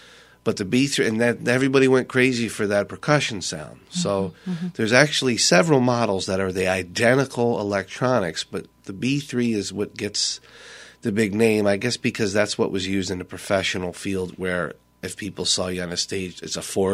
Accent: Philadelphia, Pennsylvania, United States; I'm from Philadelphia, so the tri-state area, so Philadelphia, New Jersey, and Delaware.

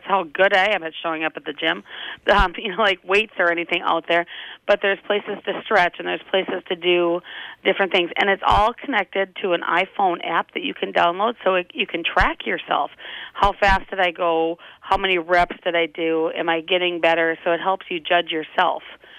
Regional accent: North Dakota, United States; I'm a prairie girl myself. I grew up out in North Dakota.

